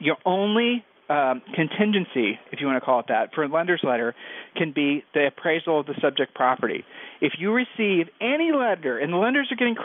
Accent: Ohio, United States; We're from Ohio. This is really, really hot.

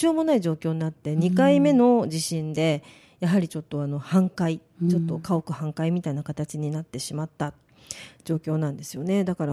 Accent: Kumamoto, Japan; born there; 私も熊本生まれなんですね、はい、なので今熊本市内にですね親戚がいっぱい住んでるんですね、

